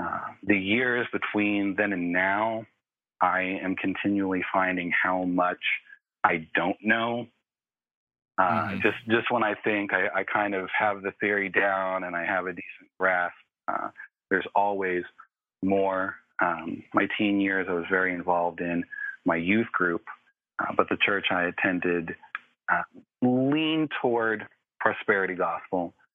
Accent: Oklahoma, United States; I grew up in Oklahoma. I was raised in a Christian home.

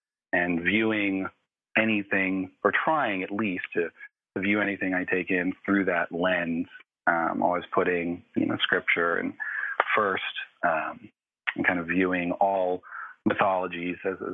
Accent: Oklahoma, United States; I grew up in Oklahoma. I was raised in a Christian home.

